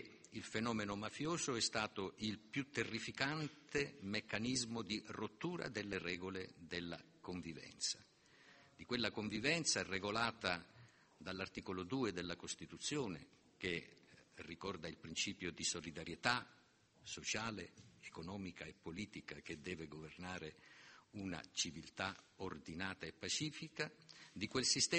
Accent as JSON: {"language": "Italian", "region": "Sicily", "country": "Italy", "said": "perché io sono siciliano come loro"}